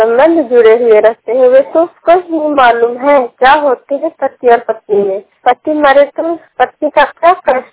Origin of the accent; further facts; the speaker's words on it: Kharnaut, Bihar, India; कोलकाता गाँव नमन खरनौत जिला नालंदा के निवासी हूँ।